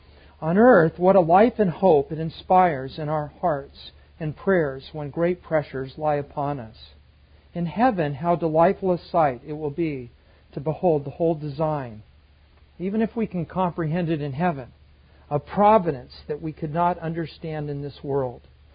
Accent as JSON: {"language": "English", "town": "Pacific Palisades", "region": "California", "country": "United States", "tie": "born or raised there", "said": "You know, when I was growing up in Pacific Palisades, California, my mom and dad collected Persian rugs."}